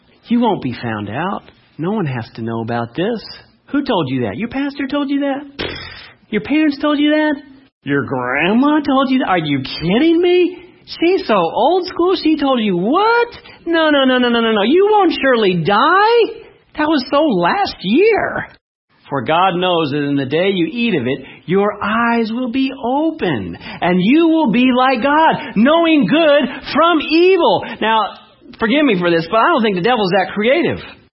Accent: California, United States; born or raised there

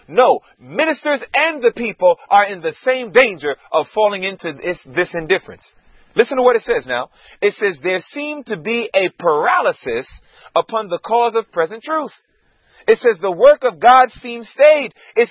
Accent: Queens, New York, United States; Born and raised in Queens, New York, born and raised in a home that we did not hear anything about Jesus.

